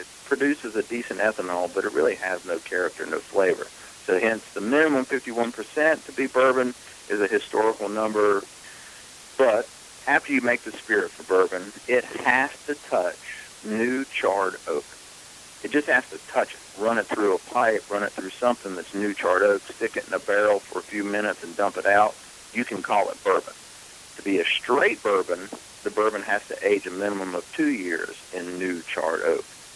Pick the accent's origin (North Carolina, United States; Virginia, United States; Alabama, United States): North Carolina, United States; Reidsville; I'm originally from Reidsville, North Carolina, which is just north of Greensboro. And as a boy, I used to eat muscadines off my neighbor's vine all the time by my grandma's house